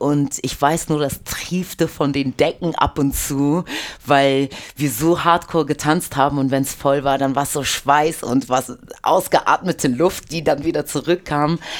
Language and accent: German; Hamburg, Germany; ich bin Hamburgerin als erstes oder mitunter. Meine Mutter ist aus Polen, mein Vater aus der Karibik.